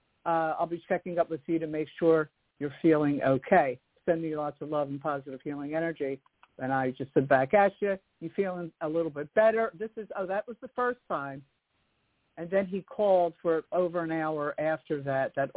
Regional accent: Philadelphia, Pennsylvania, United States; I'm from Philadelphia.

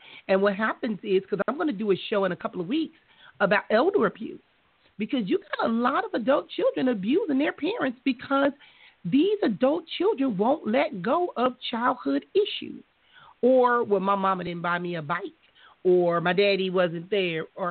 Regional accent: Compton, California, United States; me watching a lot of dysfunction growing up in Compton and seeing families and things of that nature

